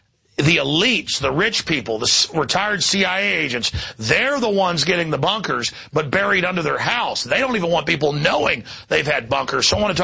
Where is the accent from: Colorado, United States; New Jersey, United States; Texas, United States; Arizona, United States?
Texas, United States; Dallas; I grew up in Dallas, and we'd be in a parking garage